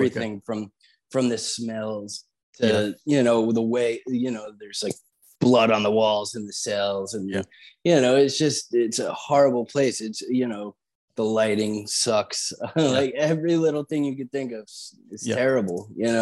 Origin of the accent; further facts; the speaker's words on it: Union, New Jersey, United States; I grew up in Union, New Jersey, and my dad is